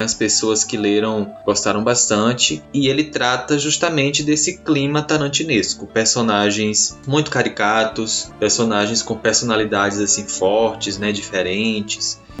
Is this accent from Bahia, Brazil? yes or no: yes; Gandu, Bahia, Brazil; now in Vitória da Conquista, Brazil; Eu sou de Gandu, interior da Bahia, mas atualmente eu moro em Vitória da Conquista, também na Bahia.